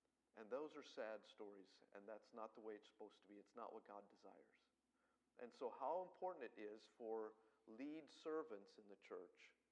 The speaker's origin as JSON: {"language": "English", "region": "Colorado", "country": "United States", "tie": "born or raised there", "said": "I grew up in Colorado. I grew up among the Indians."}